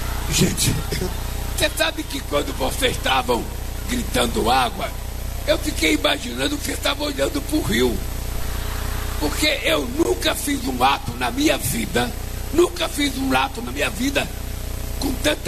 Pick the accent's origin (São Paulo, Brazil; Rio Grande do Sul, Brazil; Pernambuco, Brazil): Pernambuco, Brazil; born there; eu nasci num lugar muito pobre em Pernambuco. E lá a maioria das crianças morriam antes de completar 5 anos de idade, de fome.